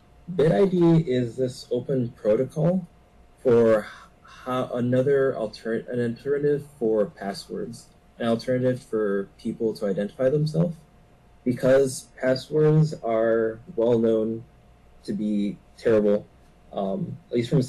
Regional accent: Wisconsin, United States; also born or lived in Cameroon; I'm originally from Cameroon, but I moved to Wisconsin when I was 1.5. I went to Oak Creek High School

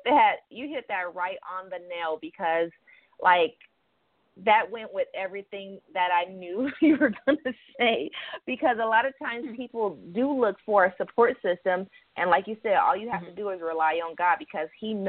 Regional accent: Los Angeles, California, United States; because I'm coming, because I'm from Los Angeles, to your workshop

